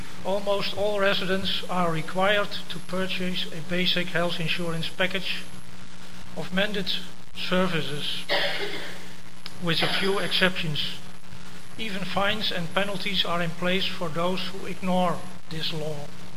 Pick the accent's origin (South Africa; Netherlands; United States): Netherlands; English is a second language; from the Netherlands.